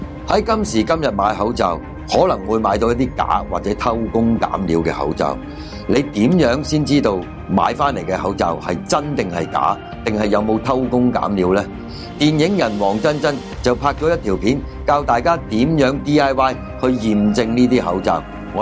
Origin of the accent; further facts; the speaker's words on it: Hong Kong; 令到我们香港人人心惶惶，不知道怎样好